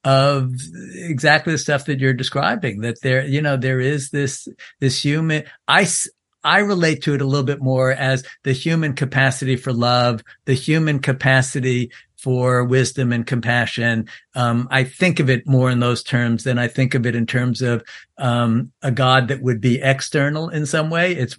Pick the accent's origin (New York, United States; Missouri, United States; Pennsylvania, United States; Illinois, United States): New York, United States; so I'm 69 years old. I grew up in New York. I grew up among like the counterculture and hippies.